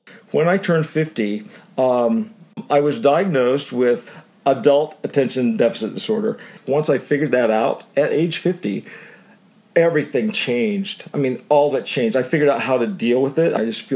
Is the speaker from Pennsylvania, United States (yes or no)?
no; Lafayette, Indiana, United States; I grew up in Lafayette, Indiana, so the middle of corn and pigs and cows, and everyone works on farms